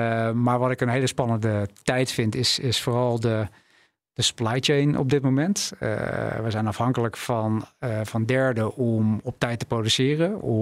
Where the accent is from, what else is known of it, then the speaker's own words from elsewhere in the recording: South Holland, Netherlands; Ik kom uit de buurt van Rotterdam.